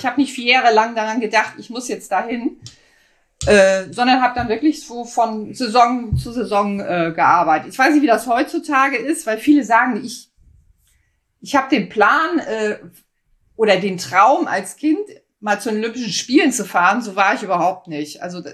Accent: Kiel, Schleswig-Holstein, Germany; Ich bin in Kiel aufgewachsen und war auch noch im Großhagener Verein damals bei meinem Jugendtrainer

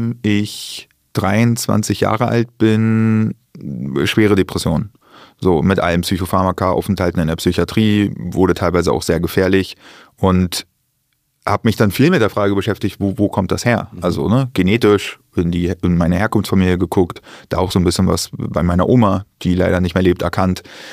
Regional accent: Germany; born there; ich bin viel zu früh geboren in der DDR

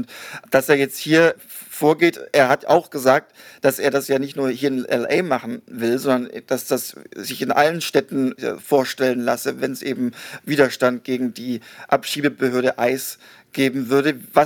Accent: Stuttgart, Baden-Württemberg, Germany; weil das meine Heimatstadt ist ursprünglich, Stuttgart

